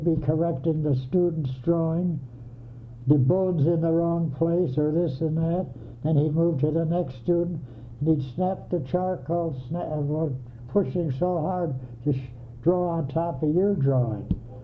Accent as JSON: {"language": "English", "town": "Chicago", "region": "Illinois", "country": "United States", "tie": "born or raised there", "said": "I grew up in Chicago, and I didn't have any money to go to art school"}